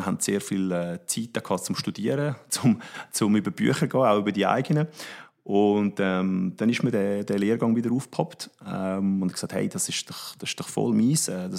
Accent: Switzerland; Basis ist natürlich in der Regel bei uns in der Schweiz immer Getreide, vorwiegend Weizen.

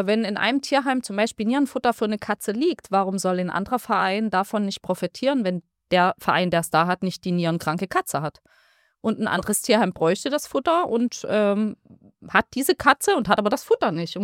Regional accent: Saxony, Germany; Also ich komme aus dem Zittauer Gebirge

